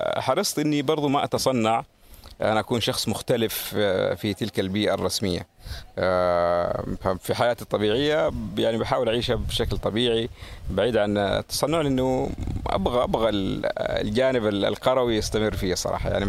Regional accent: Jazan Province, Saudi Arabia; عشان الطفولة حقي كانت في القرية، والقرية لما تكلم عن القرية، قريتي تبعد حوالي 50 كيلو عن المدينة اللي هي جيزان في الجنوب.

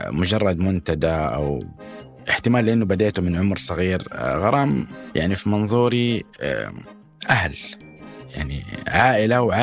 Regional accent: Saudi Arabia; البداية ما في إنترنت عندنا في السعودية

